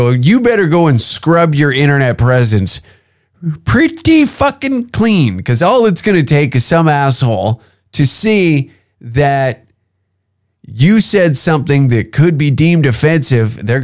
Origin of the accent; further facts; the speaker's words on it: Canada; as a Canadian